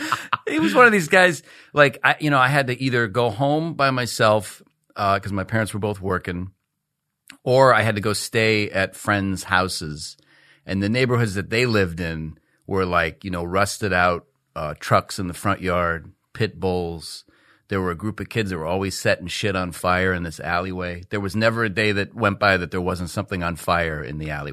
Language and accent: English; Los Angeles, California, United States; I come from Los Angeles, the big city. You know, I grew up there in that house that you live in, you know.